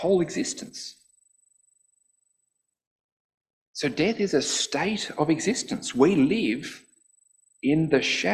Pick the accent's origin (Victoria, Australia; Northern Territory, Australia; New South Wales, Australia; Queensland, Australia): New South Wales, Australia; Sydney; now in Tasmania, Australia; I grew up in Sydney where it was dark much earlier.